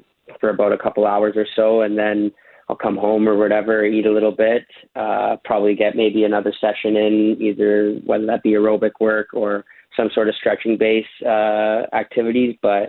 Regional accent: Canada; No, I want to play as Canada. Come on.

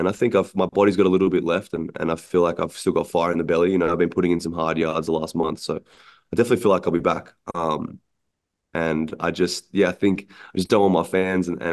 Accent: Australia; I was from Australia and I was traveling 6-7 months a year away from my family.

